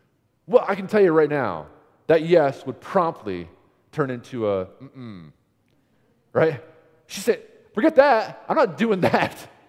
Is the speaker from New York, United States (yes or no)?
yes; New York, United States; I'm from New York.